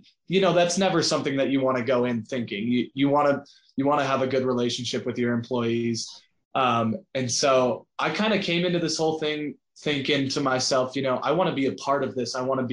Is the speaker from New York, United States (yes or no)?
no; Alamosa, Colorado, United States; Made the trip to Alamosa, Colorado, kind of my hometown college, played basketball there for a year